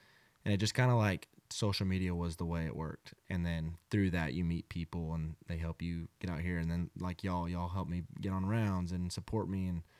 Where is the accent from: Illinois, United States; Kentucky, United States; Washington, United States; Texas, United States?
Texas, United States; Tyler; Cause like my buddies, I mean, growing up in Tyler, obviously my buddies probably went there